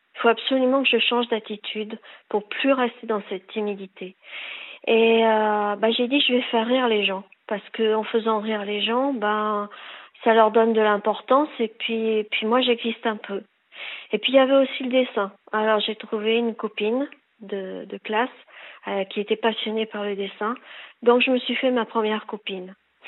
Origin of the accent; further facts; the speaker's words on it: Bordeaux, Nouvelle-Aquitaine, France; J'étais fille unique, je vivais à Bordeaux, je suis bordelaise.